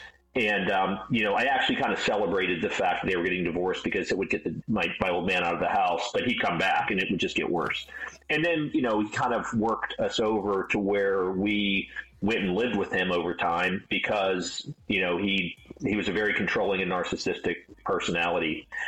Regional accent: Pittsburgh, Pennsylvania, United States; So I grew up in Pittsburgh. I grew up in Aetna in the, you know, 70s, 80s, to a young parents.

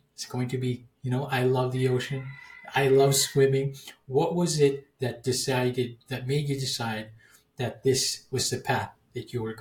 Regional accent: Philippines; I am from the Philippines and we have our fair share of surf locations, surf spots here in the Philippines, in our country, and we love the ocean just as much. I mean, we're practically surrounded by it, basically.

